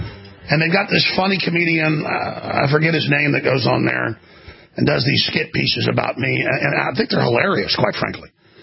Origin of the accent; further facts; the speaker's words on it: Dallas, Texas, United States; just the folks that I knew growing up in Dallas